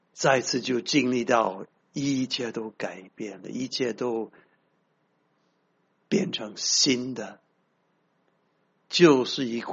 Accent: Taiwan; accent: Taiwanese Mandarin; 我讲的普通话是台湾国语啊。

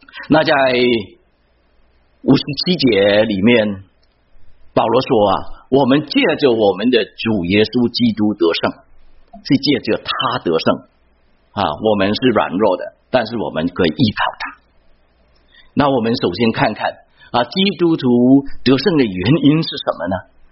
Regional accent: China; 我们中国人很好玩，就左耳进就右耳出。

